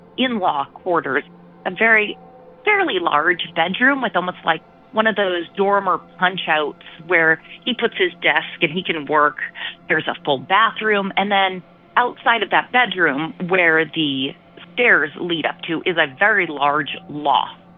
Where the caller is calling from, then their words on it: California, United States; I'm calling from Central Valley, California.